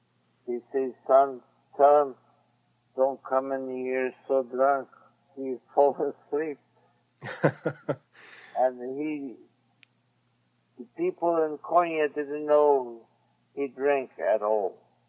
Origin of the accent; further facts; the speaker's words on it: Canada; I am a Canadian, as you know.